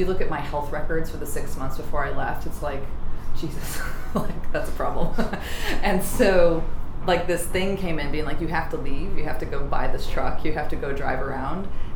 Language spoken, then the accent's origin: English; New York, United States; And so I think the combination of me being American and me being a New Yorker, what made that difficult in London was that I was optimistic